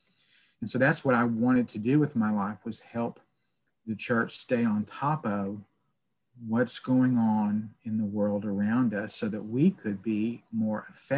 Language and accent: English; San Antonio, Texas, United States; Well, in high school, I'm from San Antonio.